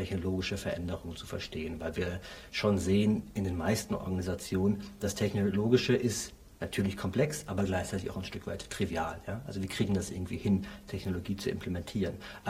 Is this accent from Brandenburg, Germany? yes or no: no; Essen, North Rhine-Westphalia, Germany; ich komme aus dem Ruhrgebiet, aus Essen.